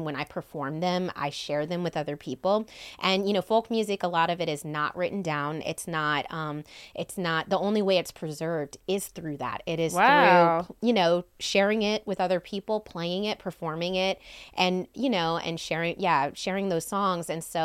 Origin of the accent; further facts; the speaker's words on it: Louisiana, United States; And then just growing up in Louisiana, because there is so much culture and so much music and so much, like, just life